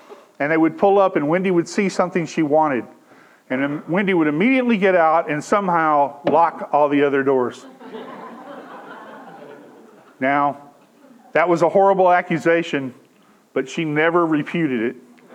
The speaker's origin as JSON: {"language": "English", "region": "Texas", "country": "United States", "said": "I'm from Texas, and in Texas we swim in a creek and we get a crick in our neck."}